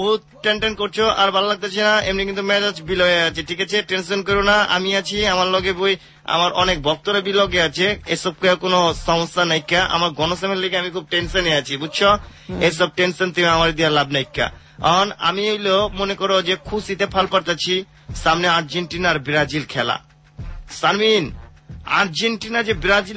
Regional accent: Dhaka, Dhaka Division, Bangladesh; আমরা পুরান ঢাকার পোলা

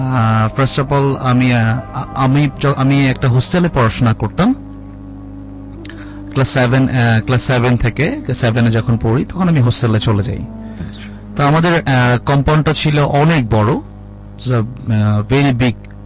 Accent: Dhaka, Dhaka Division, Bangladesh; আমি শুধু ঢাকার ছিলাম, আমার গ্রামের বাড়ি ফরিদপুর, বাট আমি ঢাকার ছিলাম, ঢাকায় পড়াশোনা করেছি

